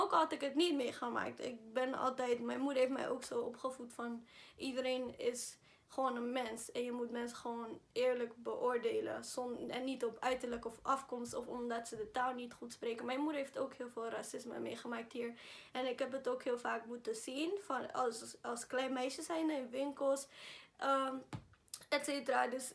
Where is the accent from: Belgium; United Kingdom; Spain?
Spain; Dutch is a second language; now in Netherlands; Ik ben een witte buitenlander, oké? Ik ben een Spanjaard, dus ik ben een witte buitenlander.